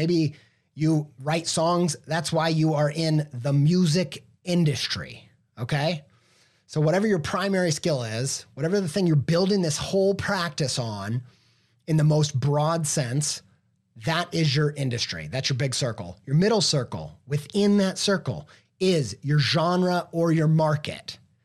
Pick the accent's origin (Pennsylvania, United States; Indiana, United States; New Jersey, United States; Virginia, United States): Indiana, United States; accent: Midwestern; No, I grew up not in the southern half of France, but southern Indiana.